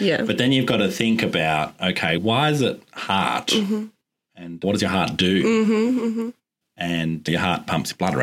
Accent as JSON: {"language": "English", "town": "Mandurah", "region": "Western Australia", "country": "Australia", "tie": "born or raised there", "said": "I grew up in Mandra."}